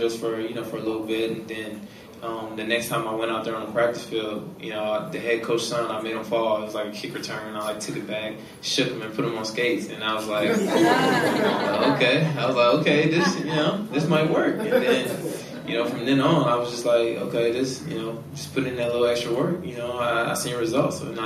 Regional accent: Wisconsin, United States; I felt like I'm from Wisconsin. You know, it's lovely out here. I didn't have all this. It just wasn't like this.

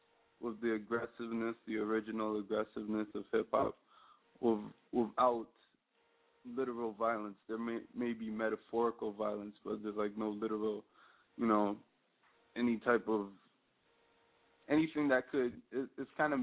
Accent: Toronto, Ontario, Canada; also born or lived in Edmonton; Yeah, I'm from Toronto, Canada. Born out west. So a little place called Edmonton. So I've been all around Canada, but right now I'm residing in Toronto.

